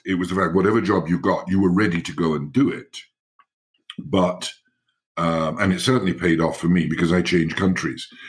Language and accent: English; Isle of Wight, South East England, United Kingdom; Yes, I grew up on the Isle of Wight. Mm-hmm. It wasn't where I was born, mm-hmm. but it was where I grew up.